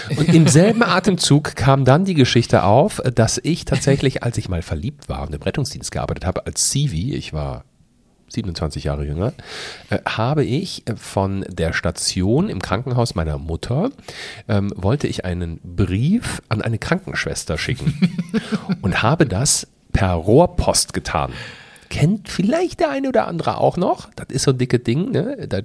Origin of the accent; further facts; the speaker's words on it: Rhineland, Germany; das kann ich als Rheinländer überhaupt nicht aussprechen